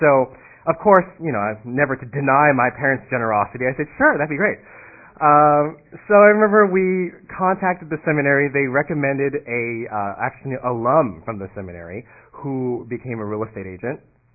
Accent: California, United States; Being a Californian, I'm just accustomed to having my separation between my neighbors and myself

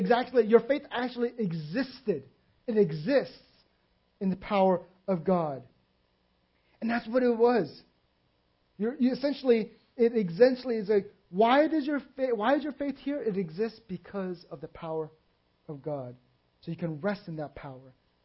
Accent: the South, United States; I come from the South, so you know when they say that, it's not a compliment.

